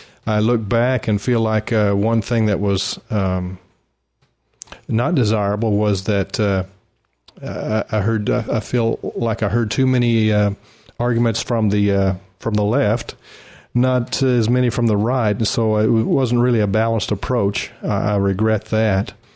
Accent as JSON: {"language": "English", "town": "Mangum", "region": "Oklahoma", "country": "United States", "tie": "born or raised there", "said": "I moved back to my hometown of Mangum, Oklahoma, and continued to teach guitar lessons and also farmed with my father."}